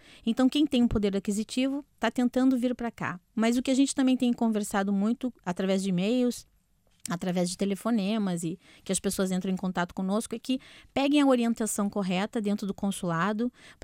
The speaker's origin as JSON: {"language": "Portuguese", "country": "Brazil", "moved": "yes", "lives_now": "Portugal", "said": "porque nós viemos do Brasil, ninguém sabe do nosso passado e por que nós viemos para cá"}